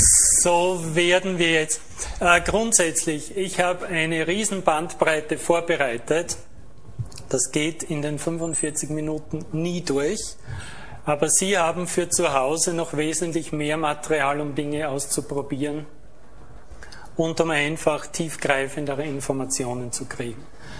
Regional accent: Austria; ich komme aus Österreich, verwende, das werden Sie schon meiner Sprache entnommen haben

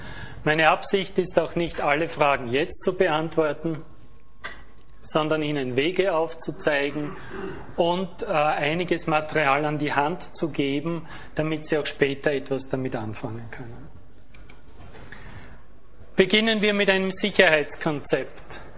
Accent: Austria; ich komme aus Österreich, verwende, das werden Sie schon meiner Sprache entnommen haben

